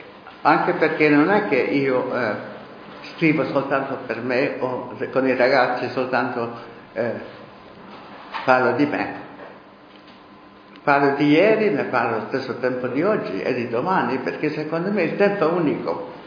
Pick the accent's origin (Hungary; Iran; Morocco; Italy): Hungary; first language Hungarian; Italian is a second language; la mia lingua d'origine prima di tutto mi faceva male. Non sopportavo neanche la parola pane in ungherese